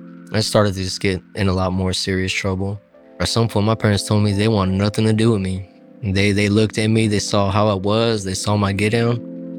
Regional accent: Madera, California, United States; I am 27 years old. And I'm from Madera, California. When I moved to Madera, it was on this ranch, and it was my great-grandmother's ranch. It's away from the city.

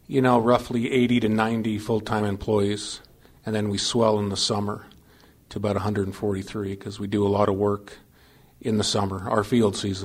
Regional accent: Ronan, Montana, United States; also born or lived in Bozeman, United States; Well, I'm a Montanan, born in Bozeman, 1969, when both my parents were going to college at the Montana State University. We finally settled in Ronan in 1980

